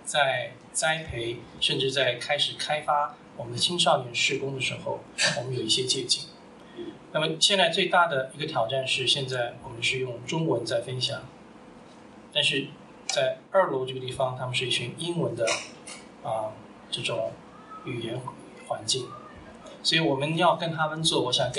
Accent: China; now in United States; 我一个中国人嘛，跑到一个美国教会去

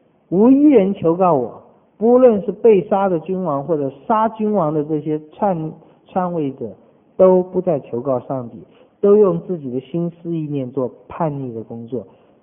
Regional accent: China; now in United States; 我们中国人好可怜，在美国很多中国，尤其我在打工那个时候，很多餐馆的人很辛苦了，还去赌城赌

